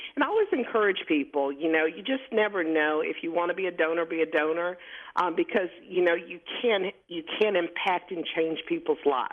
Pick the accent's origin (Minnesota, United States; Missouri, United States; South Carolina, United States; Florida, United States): Florida, United States; Pensacola; growing up, I was born in Pensacola, Florida. I'm in the South. We call it the Bible Belt here.